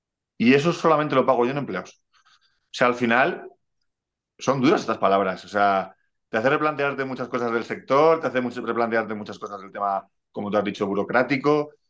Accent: Galapagar, Community of Madrid, Spain; para un chaval de Galapagar que que jamás imagino ser lotero

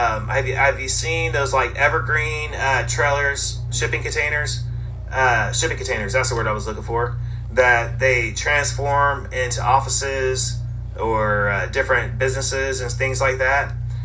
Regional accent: California, United States; And like I said, I grew up in Northern California, so I grew up in Technology Center.

